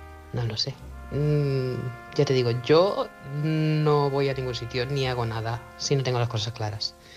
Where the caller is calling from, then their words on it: Manresa, Catalonia, Spain; corresponsal de Manresa, Barcelona.